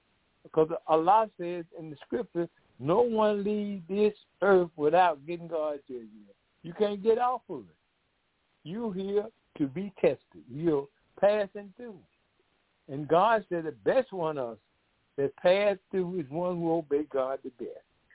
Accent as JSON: {"language": "English", "town": "Decatur", "region": "Georgia", "country": "United States", "said": "I'm one of the co-host worker here. I'm from Decatur, Georgia."}